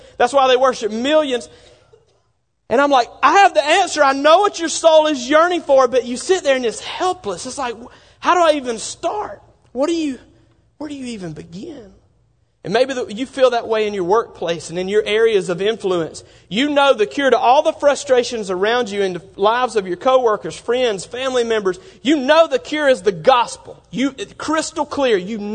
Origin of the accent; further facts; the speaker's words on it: Bible Belt, United States; And, growing up in the Bible Belt, that's one of the first times I'd ever really been out in an area like that.